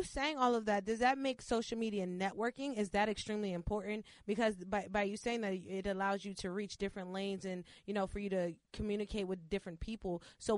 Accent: DMV, United States; In the DMV. Definitely. That's my hometown. So definitely, if you ever want to come to the East Coast, you're always welcome.

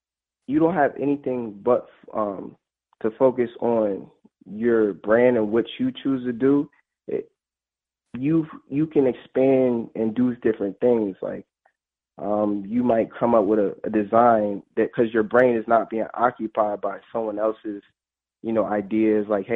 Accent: New Jersey, United States; I'm actually born and raised in New Jersey.

